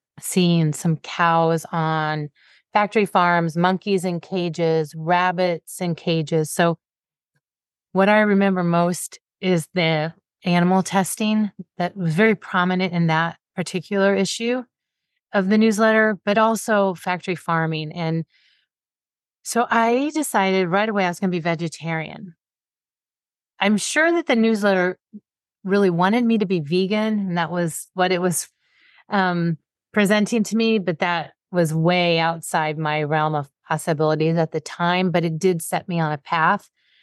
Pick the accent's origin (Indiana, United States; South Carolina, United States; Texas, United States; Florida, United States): Indiana, United States; I grew up in Southern Indiana. It was on the border of Kentucky. Not a hotbed for progressiveness in any way, shape, or form.